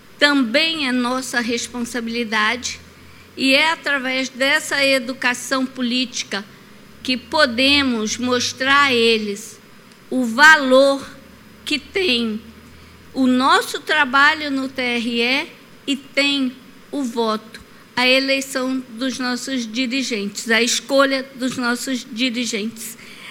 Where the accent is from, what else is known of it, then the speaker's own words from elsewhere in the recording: Loanda, Paraná, Brazil; born there; ele é conhecido em Loanda como um prefeito, digamos, um dos mais, dizem o mais honesto que minha cidade já teve.